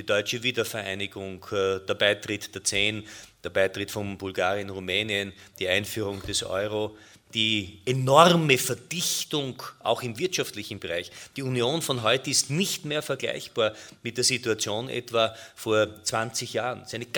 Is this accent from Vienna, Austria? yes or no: yes; Vienna, Austria; Ich bin Wiener